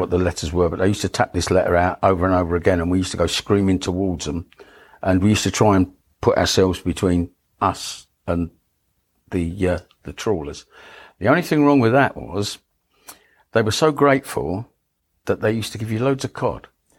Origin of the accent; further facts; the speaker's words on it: Dagenham, London, United Kingdom; born there; I was born in Dagenham. At the time, it was the biggest council estate in the world.